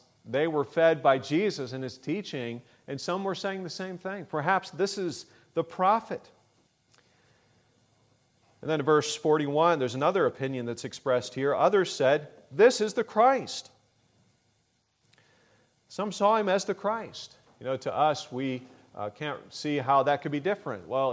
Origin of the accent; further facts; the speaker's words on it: Painesville, Ohio, United States; also born or lived in British Columbia; I'm from Ohio. I lived mostly, grew up mostly up in Cleveland, in Painesville, Ohio. But really, I wasn't born there. I was born in British Columbia. I wasn't actually born in this country even. But I am an American citizen anyway.